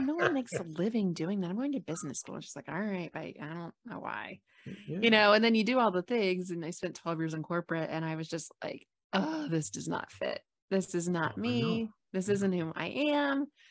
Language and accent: English; Columbus, Ohio, United States; But I grew up in Columbus, Ohio